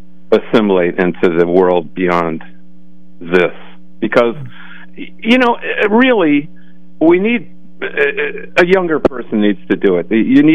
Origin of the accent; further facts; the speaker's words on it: Midwest, United States; I came from the Midwest, and I thought the sport had simply been neglected